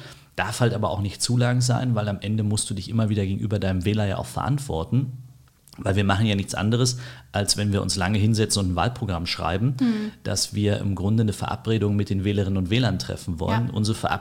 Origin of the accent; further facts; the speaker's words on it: Berlin, Germany; obwohl ich im Ostteil der Stadt aufgewachsen bin. Mittlerweile in Steglitz-Zehlendorf lebe, aber meine Kindheit habe ich in Marzahn-Hellersdorf verbracht und habe auch meine Schullaufbahn in Berlin absolviert